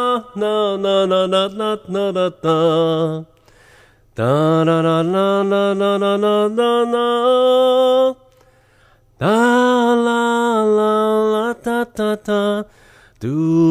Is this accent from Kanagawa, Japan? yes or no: yes; Yokosuka, Kanagawa, Japan; もともと港町横須賀で生まれ育った私が何かこうね、港町について何か歌いたいと思って作ったやつで